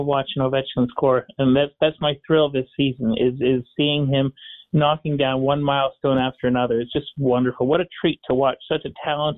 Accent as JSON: {"language": "English", "town": "Montreal", "region": "Quebec", "country": "Canada", "tie": "born or raised there", "moved": "as an adult", "lives_now": "Washington, United States", "said": "I moved to D.C., in 2010, I grew up in Montreal. I watched the Montreal Canadiens win 10 of their Stanley Cups firsthand."}